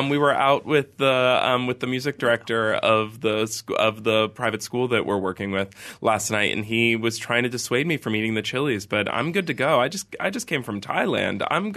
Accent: Pennsylvania, United States; now in New York City, United States; We grew up in both in Pennsylvania, which is, a little south of New York City.

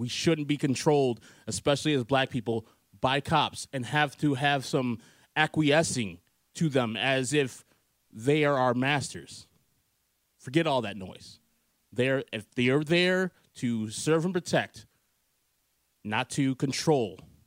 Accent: Wheaton, Illinois, United States; I was not raised in the city of Chicago. I'm a suburbanite. I'm from Wheaton.

